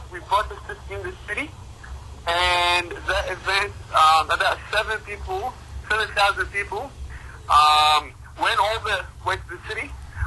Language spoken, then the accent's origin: English; Mosul, Nineveh, Iraq; Father, I'm from the Mosul area originally.